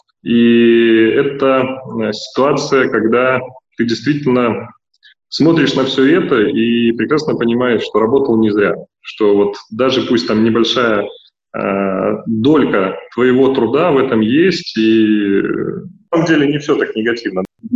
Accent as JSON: {"language": "Russian", "country": "Belarus", "said": "я очень горд за то, что я белорус."}